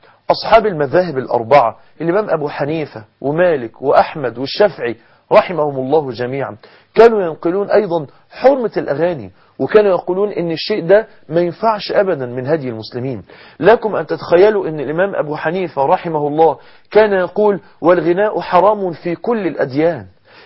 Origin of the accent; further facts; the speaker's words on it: Mansoura, Dakahlia, Egypt; حصلت حفلة كبيرة جدا جدا جدا عندنا في المنصورة داخل جامعة المنصورة